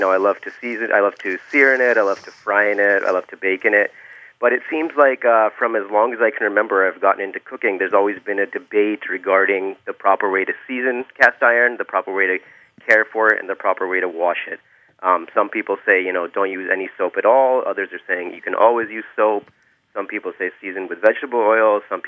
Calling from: Stamford, Connecticut, United States; I'm in Stamford, Connecticut.

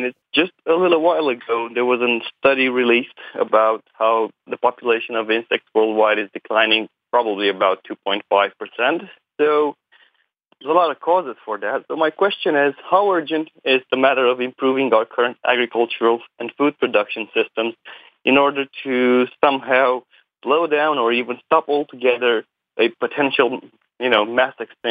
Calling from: Romania; I'm calling from Romania.

